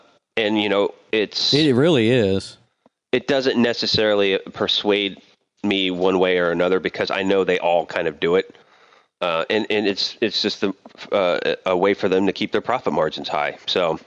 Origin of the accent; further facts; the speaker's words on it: United States; now in Brazil; I'm an American that is living in Brazil. So between both countries, I celebrate a lot of holidays.